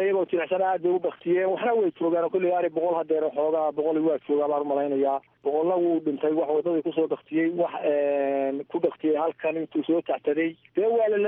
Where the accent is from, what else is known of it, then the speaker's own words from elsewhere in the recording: Garowe, Nugal, Somalia; Waxaan ka soo guuray aagga garowey u dhexeeya Taleex.